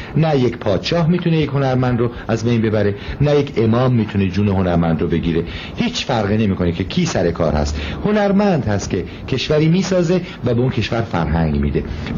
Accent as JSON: {"language": "Persian", "country": "Iran", "moved": "as an adult", "lives_now": "France", "said": "بنابراین از ایران آمدم بیرون، از راه کوهستان آمدم به ترکیه"}